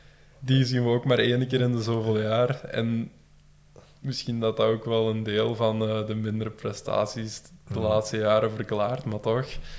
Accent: Belgium; Dat is natuurlijk niet zo simpel als Belg zijnde.

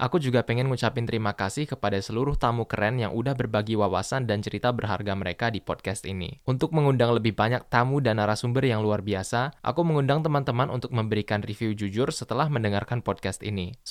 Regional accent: Indonesia; now in Germany; kita orang Indo yang tinggal di Jerman.

